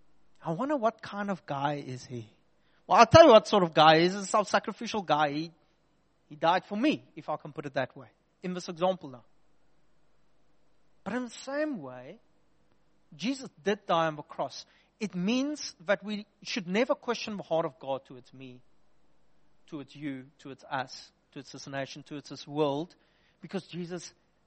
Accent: Upington, Northern Cape, South Africa; That's why I'm walking around with a squint all day long anyway, because I'm from Upington.

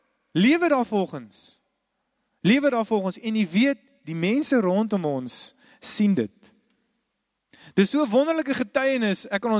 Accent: England, United Kingdom; Afrikaans is a second language; waar ek vandaan kom in Engeland

